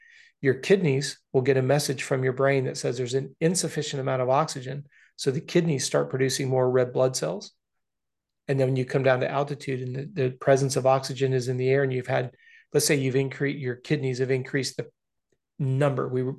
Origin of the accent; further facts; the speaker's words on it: Florida, United States; You know, I'm from Florida. I'm sure I would get hammered on being at Mammoth.